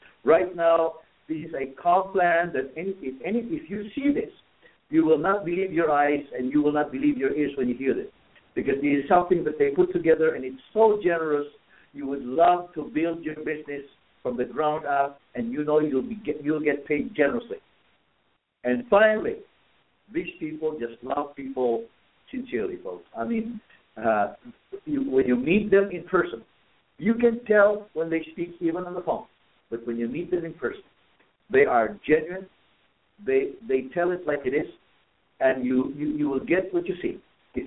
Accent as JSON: {"language": "English", "country": "Philippines", "said": "Number one, being a Filipino, I'm always excited."}